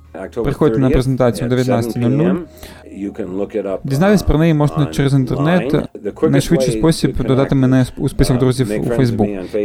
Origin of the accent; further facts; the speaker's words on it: Cleveland, Ohio, United States; До речі, чоловік з Клівленда був першим, хто переклав усі його вірші з української на англійську. Це саме те місто, звідки я родом.